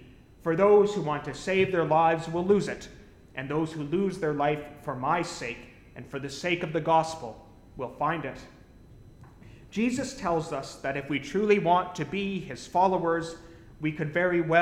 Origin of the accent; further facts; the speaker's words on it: London, Ontario, Canada; The Anglican church that I grew up in London, Ontario, was and is a very traditional church